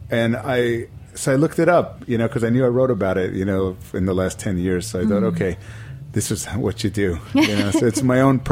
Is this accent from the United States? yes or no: yes; United States; And, I mean, as an American, I was really interested in traditions.